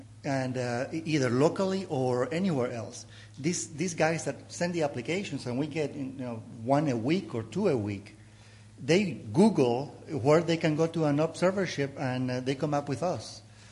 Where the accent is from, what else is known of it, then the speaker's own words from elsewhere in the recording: Nicaragua; moved away as an adult; also born or lived in Honduras; I am originally from Nicaragua, but I trained in Honduras.